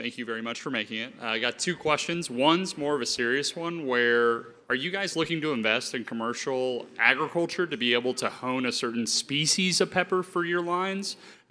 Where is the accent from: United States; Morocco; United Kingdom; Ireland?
United States; New Mexico; Well, I'm from New Mexico, so the sooner you do it.